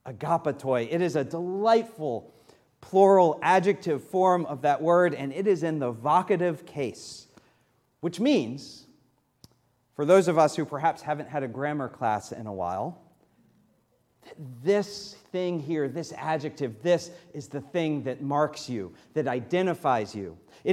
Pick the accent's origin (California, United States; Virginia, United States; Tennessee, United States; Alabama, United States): Virginia, United States; I'm holding on to that from growing up in Virginia.